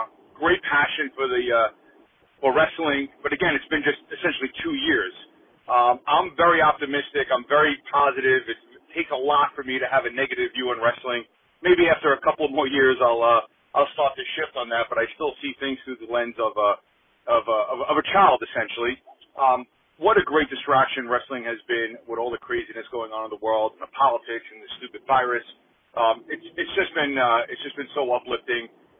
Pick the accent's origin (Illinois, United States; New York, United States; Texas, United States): New York, United States; Long Island; I'm from Long Island, New York.